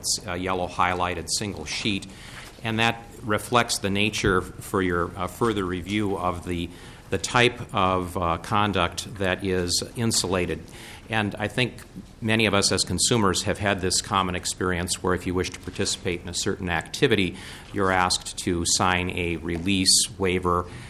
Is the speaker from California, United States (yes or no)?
no; Maple Grove, Minnesota, United States; I'm from Maple Grove. I'm an attorney practicing in Minneapolis.